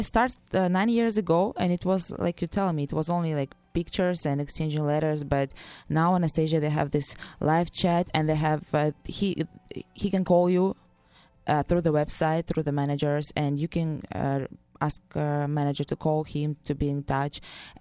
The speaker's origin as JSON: {"language": "English", "region": "Saint Petersburg", "country": "Russia", "second_language": "English", "said": "They came to St. Petersburg to see me because I'm originally from St. Petersburg."}